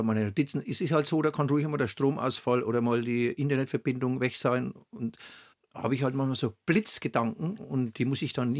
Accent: Oberschwabach, Bavaria, Germany; born there; Ich wurde in Oberschwabach geboren, auf dem Kanapee, um 7:30.

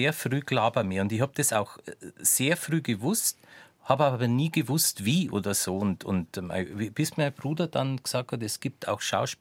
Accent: Bavaria, Germany; Und ich sag, ja, ich bin Bayern.

